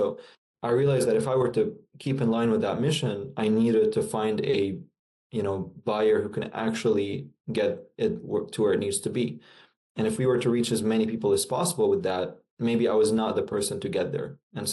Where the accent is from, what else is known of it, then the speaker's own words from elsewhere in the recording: Lebanon; now in Amsterdam, Netherlands; I'm originally from Lebanon. I moved to Amsterdam about 4 years ago.